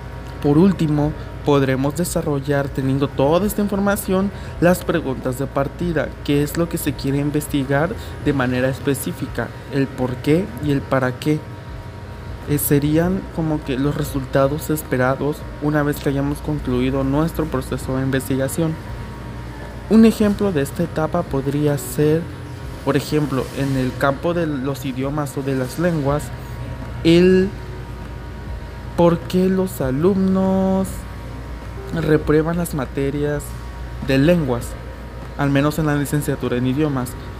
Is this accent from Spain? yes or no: no; Villahermosa, Tabasco, Mexico; estudio la licenciatura en idiomas en la OJAT, soy de Villahermosa, Tabasco